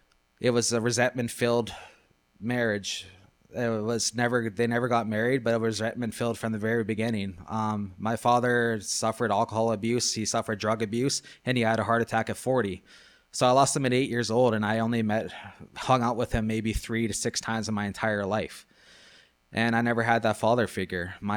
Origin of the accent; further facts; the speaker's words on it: Prince Albert, Saskatchewan, Canada; from Prince Albert